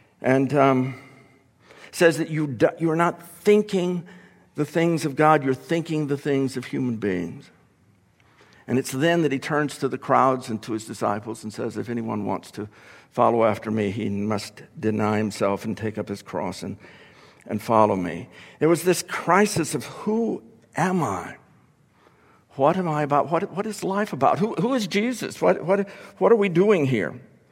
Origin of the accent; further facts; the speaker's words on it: Texas, United States; I was born in East Texas. I grew up in these little towns in East Texas. They have influenced me.